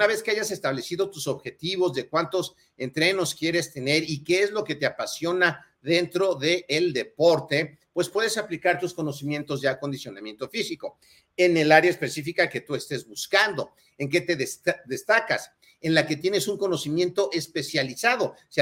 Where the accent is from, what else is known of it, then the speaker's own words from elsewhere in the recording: Mexico City, Mexico; Yo soy de la Ciudad de México